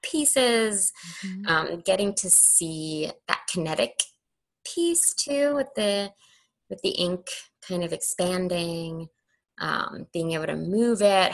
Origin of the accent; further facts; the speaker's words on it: New York, United States; being a New Yorker, just all the things we have to do to get done, traveling, commuting.